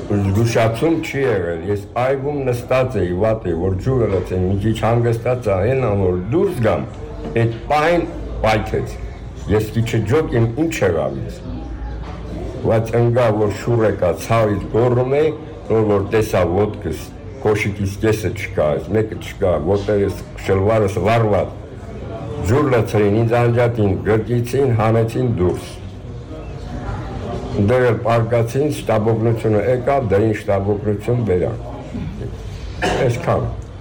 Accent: Karabakh, Azerbaijan; Ես Ղարաբաղից եմ եկել։

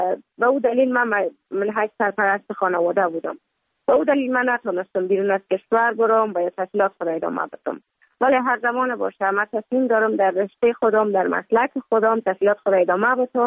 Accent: Kabul, Afghanistan; also born or lived in Mazar-i-Sharif; بعد از تولد من تا 5 سالگی ما در مزار بودیم، بعد نقل کابل شدیم چون به اساس کاربار که پدر جانم داشت ما در کابل زندگی نکردیم و من مکتب در اونجا خواندم. دوره طفولیت ما در کابل سپری کردیم

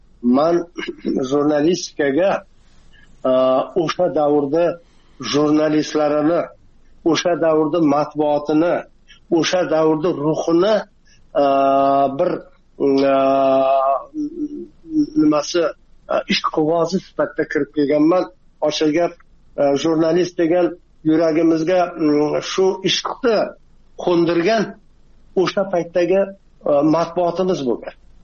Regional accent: Jizzakh, Jizzakh Region, Uzbekistan; also born or lived in Ko'rpasoy; Jizzaxdan. Endi Ko'rpasoyda tug'ilib, Ko'rpasoy yoppasiga ko'chirma bo'lgan, tog'larda hammasi majburiy cho'llarga ko'chgan, biz ham ko'chib kelganmiz, yana qaytib ko'chib borganmiz. Bu 50-60 yillar to'palang davr bo'lgan.

